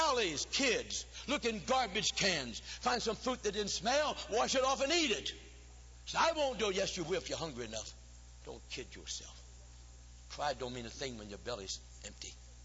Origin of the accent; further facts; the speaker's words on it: East St. Louis, Illinois, United States; See, I was brought up in East St. Louis, Illinois.